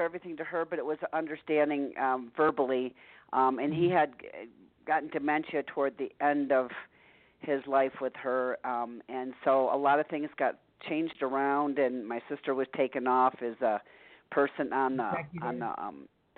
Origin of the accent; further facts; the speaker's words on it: Arizona, United States; I'm from Arizona.